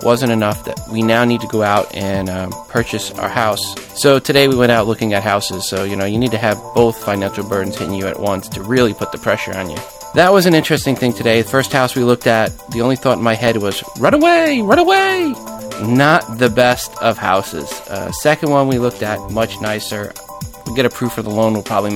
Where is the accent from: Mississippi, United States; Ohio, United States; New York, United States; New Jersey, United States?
New York, United States; Bayport; you're from Patchogue and I'm from Bayport, so you are actually the closest geographical that grew up from where I grew up.